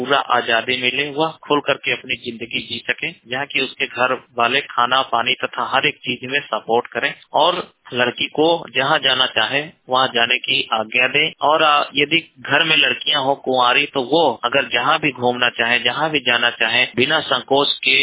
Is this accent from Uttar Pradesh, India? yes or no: yes; Mirzapur, Uttar Pradesh, India; now in Delhi, India; मिर्जापुर का रहने वाला हूँ, दिल्ली में आया हूँ कंप्यूटर करने।